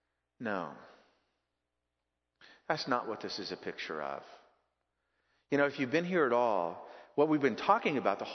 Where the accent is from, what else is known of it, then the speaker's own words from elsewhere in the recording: California, United States; now in Maryland, United States; And I came from Southern California, 18 inches of rain a year.